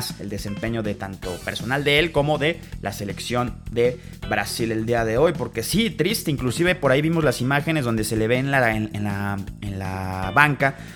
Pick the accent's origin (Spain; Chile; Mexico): Mexico; por lo menos para nosotros como mexicanos